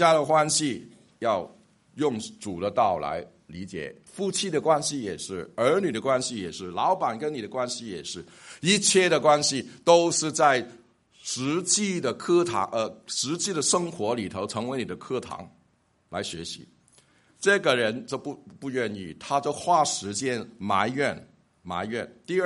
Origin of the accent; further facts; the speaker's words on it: Hong Kong; 他见到我是一个香港人，一看就知道香港人哈。